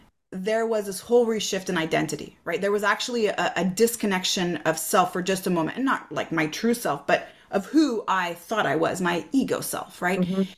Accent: Quebec, Canada; So, you know, I'm from Quebec.

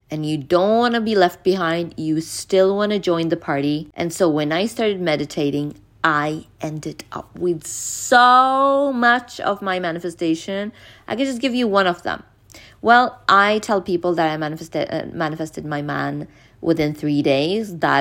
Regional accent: Norway; English is a second language; I'm Norwegian even though I'm speaking English.

